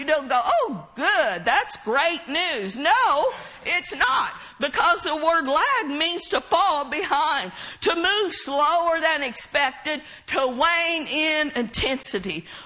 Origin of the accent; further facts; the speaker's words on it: Oklahoma, United States; Growing up in Oklahoma, I've said this before.